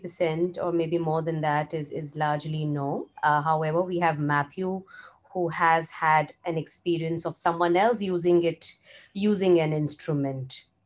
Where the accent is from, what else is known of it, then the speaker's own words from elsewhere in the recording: India; English is a second language; I'm from India.